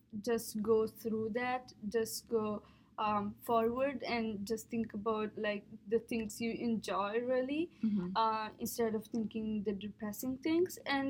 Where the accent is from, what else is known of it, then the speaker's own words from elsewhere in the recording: Italy; English is a second language; actually I came from Italy, so completely different